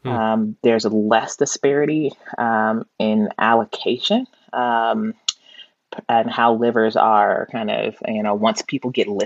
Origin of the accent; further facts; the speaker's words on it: Cincinnati, Ohio, United States; also born or lived in Cleveland; I'm a Midwesterner. I was born in Cleveland and raised in Cincinnati.